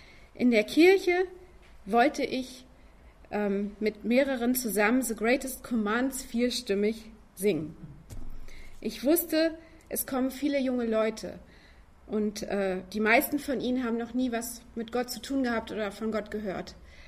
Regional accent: Ducherow, Mecklenburg-Vorpommern, Germany; in meinem Heimatdorf in Ducherow und war irgendwie bedrückt.

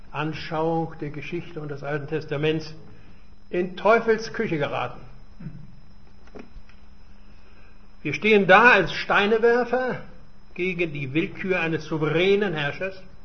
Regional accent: Königsberg, Kaliningrad Oblast, Russia; Als Königsberger, ihr wisst, ich komme daher aus der Stadt Kant

